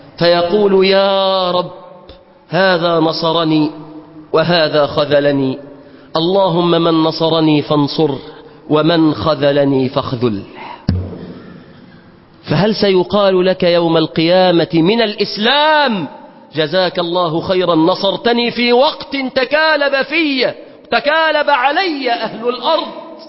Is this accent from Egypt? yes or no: yes; Egypt